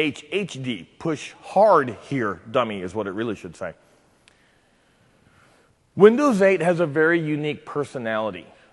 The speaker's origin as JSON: {"language": "English", "town": "Cincinnati", "region": "Ohio", "country": "United States", "said": "I hail from Cincinnati, Ohio. So if you live out here on the coast, yes, that's flyover country."}